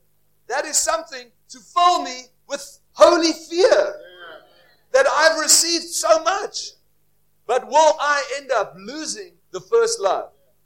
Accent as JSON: {"language": "English", "country": "South Africa", "said": "I am from South Africa."}